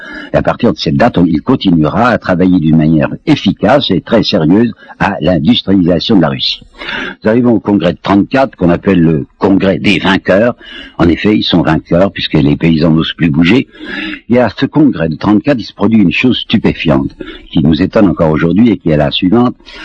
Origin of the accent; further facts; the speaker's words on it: France; je dis note parce que je suis français